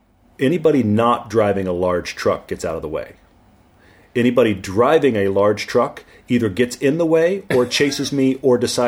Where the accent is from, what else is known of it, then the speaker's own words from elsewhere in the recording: Houston, Texas, United States; Houston, I grew up in Houston. Houston and Dallas are a little over 200 miles apart.